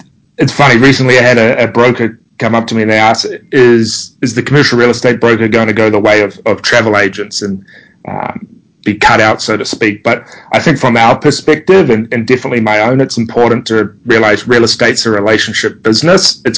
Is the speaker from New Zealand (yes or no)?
yes; New Zealand; now in United States; Prior to this, as people can probably tell with my accent, I'm not originally from the US. I come from a small country named New Zealand.